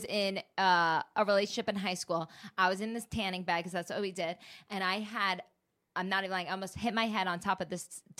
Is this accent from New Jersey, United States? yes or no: yes; Secaucus, New Jersey, United States; But I grew up in Sequakis.